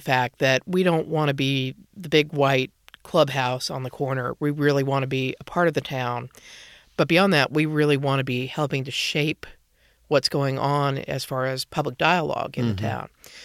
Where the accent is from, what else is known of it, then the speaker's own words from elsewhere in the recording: the South, United States; I grew up a nun in the South, and that's a that was a rare species.